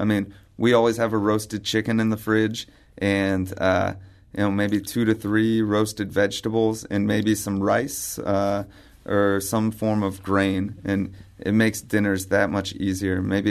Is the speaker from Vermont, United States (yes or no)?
yes; Vermont, United States; born there; I was born in Vermont and on Lake Champlain, and you notice all the water there is now pretty polluted.